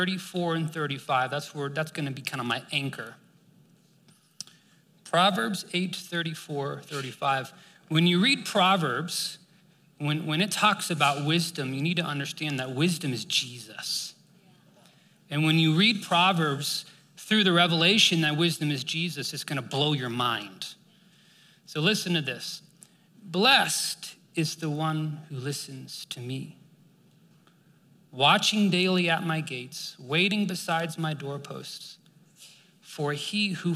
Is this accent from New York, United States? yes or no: no; Texas, United States; also born or lived in California / Vermont; And I grew up in Texas, and then my parents helped start a church in Texas, and then we went to California. We were there for like my middle school years. Went to Vermont.